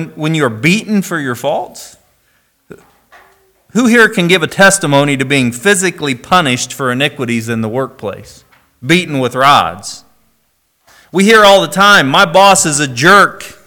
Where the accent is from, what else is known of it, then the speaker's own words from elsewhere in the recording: Anderson, Indiana, United States; I grew up, as I've told you before, in Anderson, Indiana. General Motors had 26 plants in my hometown and employed 24,000 people in 1971.